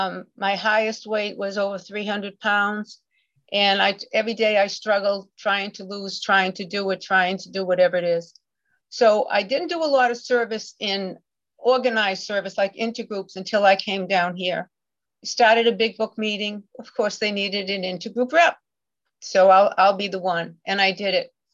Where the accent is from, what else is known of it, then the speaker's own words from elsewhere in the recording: Boston, Massachusetts, United States; moved away as an adult; now in Florida, United States; I'm a transplant from the Boston, Massachusetts area. I moved down here permanently into Florida in 2011 to take care of my sick daughter.